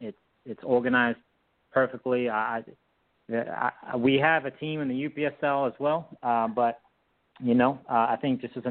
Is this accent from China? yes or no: no; South Africa; moved away as an adult; now in United States; I grew up in South Africa.